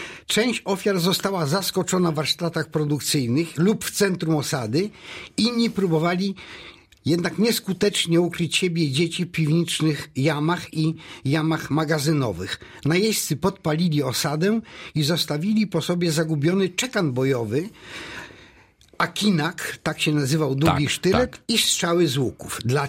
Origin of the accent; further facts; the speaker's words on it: Jasień, Lubusz Voivodeship, Poland; ponieważ wywodzę się z Jasienia, to mam zaledwie 4 czy 5 kilometrów do tego grodziska